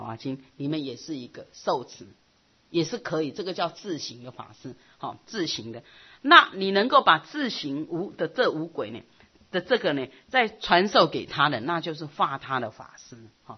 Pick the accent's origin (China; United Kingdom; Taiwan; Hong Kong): Taiwan; 我不知道是我们台湾人